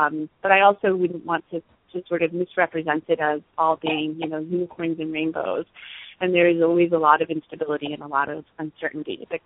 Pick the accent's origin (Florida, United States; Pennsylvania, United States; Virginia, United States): Florida, United States; I grew up in Central Florida, and my family has always been very supportive of me being a writer.